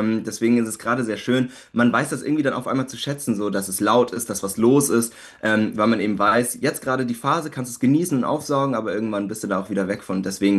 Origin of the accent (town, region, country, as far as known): Landsberg, Bavaria, Germany; born or raised there